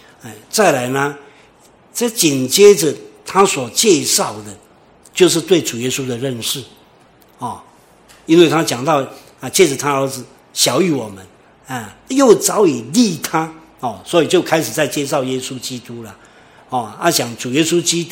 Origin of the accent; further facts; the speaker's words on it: Taiwan; 对我们啊，像台湾人来讲